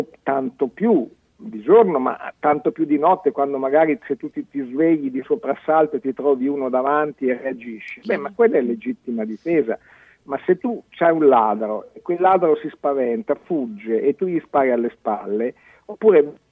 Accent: Umbria, Italy; io vengo dall'Umbria

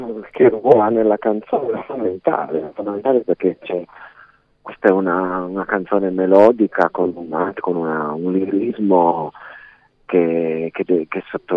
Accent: Pinerolo, Piedmont, Italy; io sono di Pinerolo, sono vicino

